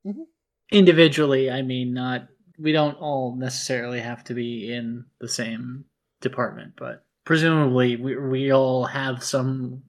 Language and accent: English; Australia; I'm just Australian enough to keep making this mistake.